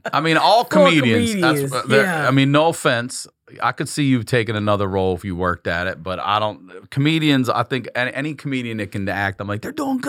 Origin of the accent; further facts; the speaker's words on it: Baltimore, Maryland, United States; Like, because I know I'm from Baltimore.